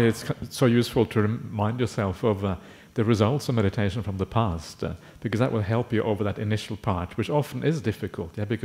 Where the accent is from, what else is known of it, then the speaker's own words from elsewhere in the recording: Norway; born there; English is a second language; I was born in Norway. That's where my accent is from.